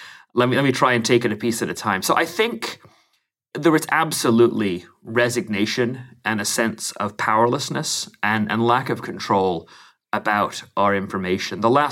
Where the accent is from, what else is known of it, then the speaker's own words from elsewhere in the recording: England, United Kingdom; now in United States; I'm an Englishman who's lived most of his life in the United States.